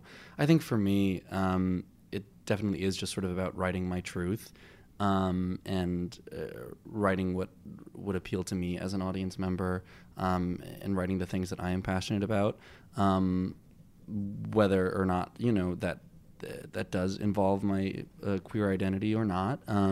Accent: Long Island, New York, United States; I definitely am in the same boat because, you know, I grew up on Long Island, so they're close and they come to see basically everything.

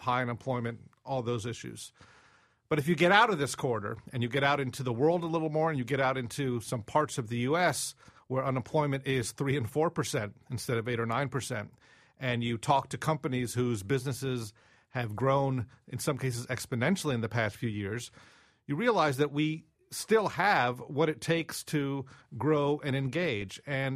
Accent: Michigan, United States; And I grew up in Michigan in the 70s and 80s.

